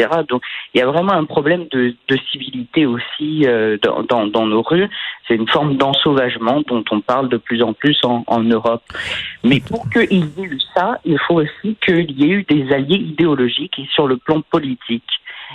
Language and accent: French; France; Eh bien, quand j'étais enfant en France